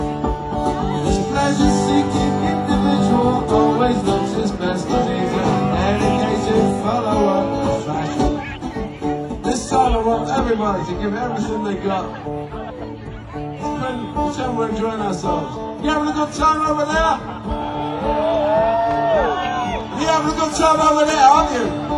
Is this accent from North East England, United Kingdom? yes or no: no; London, United Kingdom; I am from London, England. How about actually from London?